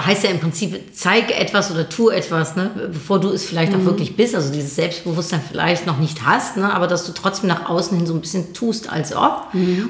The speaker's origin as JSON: {"language": "German", "country": "Netherlands", "second_language": "German", "said": "Ich bin Niederländerin."}